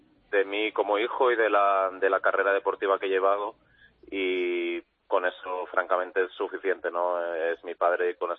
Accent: Calella, Catalonia, Spain; aquí en Cataluña, en mi pueblo, en Calella

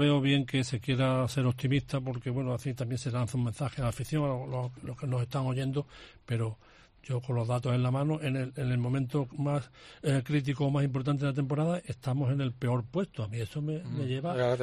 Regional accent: Andalusia, Spain; como los andaluces somos

